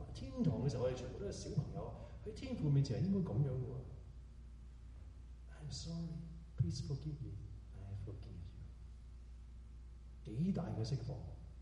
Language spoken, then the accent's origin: Cantonese; China; 我哋中國人咧，好多時咧就話冇所謂啦